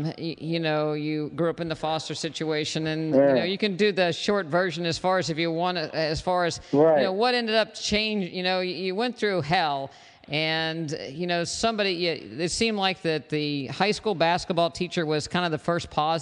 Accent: West Virginia, United States; I grew up in West Virginia, and you know, it was one of those typical, you know, loving households

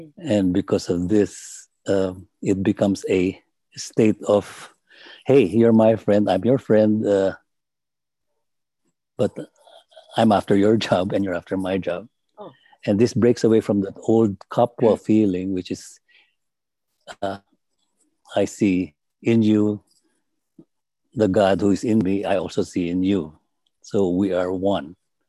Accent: Philippines; I'm from the Philippines.

